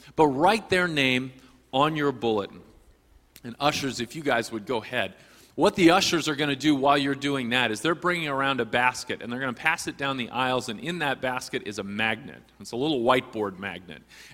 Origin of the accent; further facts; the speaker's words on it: Kansas City, Missouri, United States; But I grew up in Kansas City, and so it was really exciting for me to watch the Chiefs win.